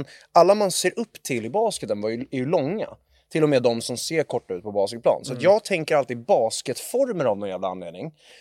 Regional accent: Sweden; Vi är ju svenskar liksom.

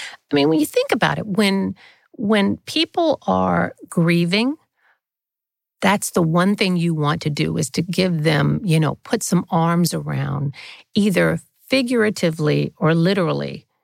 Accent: Mobile, Alabama, United States; Pound cake means so much to me. It's a throwback to my growing up in Mobile. And my mother made pound cake

